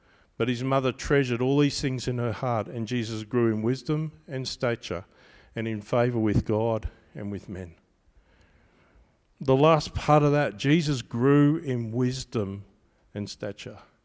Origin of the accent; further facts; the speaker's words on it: Queensland, Australia; I started to understand that I'm Australian.